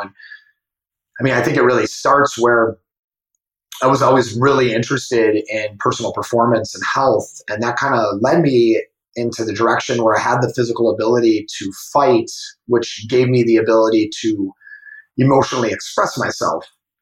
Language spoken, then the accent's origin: English; Wisconsin, United States; You know, I grew up playing sports in the Midwest, in Wisconsin.